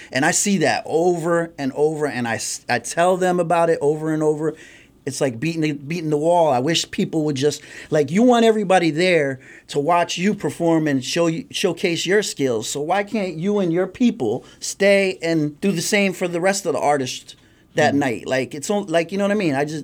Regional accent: Bethlehem, Pennsylvania, United States; Yep. I grew up in Bethlehem. I mean, my mom moved around from Allentown to Bethlehem, but I grew up in Bethlehem mostly.

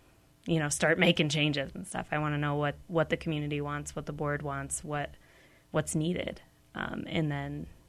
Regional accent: Michigan, United States; Well, I grew up in Michigan.

